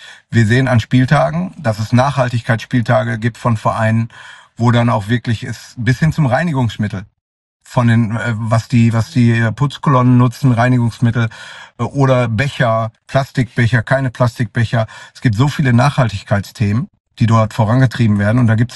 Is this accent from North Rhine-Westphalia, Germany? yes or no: yes; North Rhine-Westphalia, Germany; Als waschechter Ostwestfale ist man doch sehr Handball geprägt